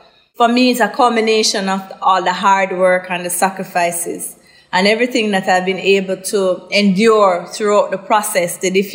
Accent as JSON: {"language": "English", "town": "Waterhouse", "country": "Jamaica", "tie": "born or raised there", "said": "Growing up in Waterhouse was very difficult"}